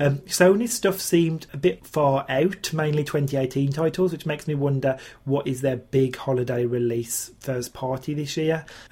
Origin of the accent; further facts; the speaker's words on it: United Kingdom; as oddly, for me as a British person, Rare's weird British sense of humour doesn't really do it for me.